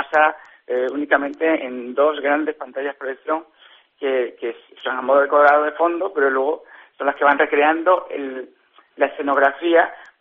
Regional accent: Cáceres, Extremadura, Spain; yo soy cacereño y aunque luego ya la carrera ya ha sido afuera, ya he estado teniendo experiencias afuera en Madrid

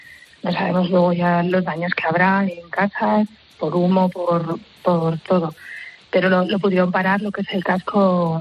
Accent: Ateca, Aragon, Spain; Yo soy de Ateca también, pero luego de Ateca también tuvimos que ser evacuados

